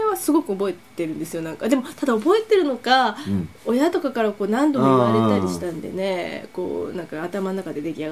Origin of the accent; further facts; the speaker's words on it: Hokkaido, Japan; その昔私北海道出身なんでね、はい、北海道にいて、まあ、ちょうど私が子供の時にまだプロペラ飛行機だったと思うんですけど